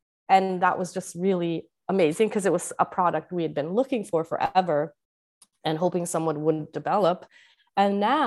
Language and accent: English; Sweden; because I'm from Sweden